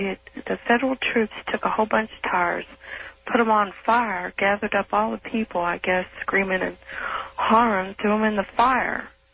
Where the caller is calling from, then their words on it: Reno, Nevada, United States; I'm calling from Reno.